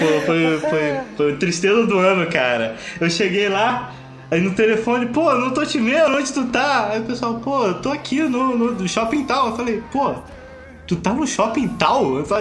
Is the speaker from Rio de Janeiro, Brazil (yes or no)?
yes; Rio de Janeiro, Brazil; Pô, nego vai achar que só porque eu sou do Rio, que sei lá, eu jogo futebol o dia inteiro